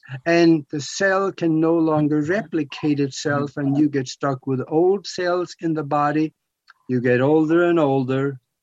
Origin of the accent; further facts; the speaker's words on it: Norway; I'm from Norway, so I've been following these guys.